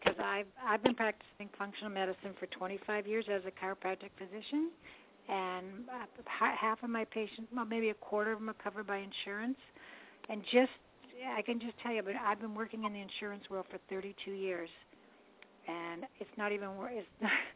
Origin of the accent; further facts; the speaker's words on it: Boston, Massachusetts, United States; And I'm from Boston